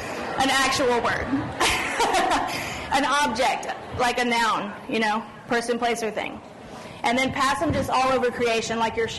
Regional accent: Texas, United States; She's just discovering I'm from Texas. She's like, how can you be from Texas?

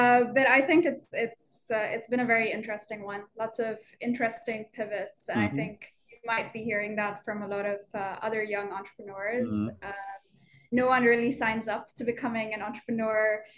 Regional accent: Bahrain; So I've been born and raised in Bahrain, which is mm-hmm. in the Middle East, for those who aren't aware. We're a small island country

